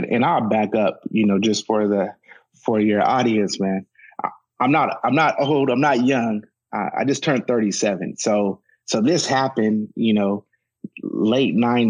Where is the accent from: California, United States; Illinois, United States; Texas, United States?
California, United States; Stockton; Like I said, I grew up in South Stockton. That even to this day, that's probably more minorities live in that area of town.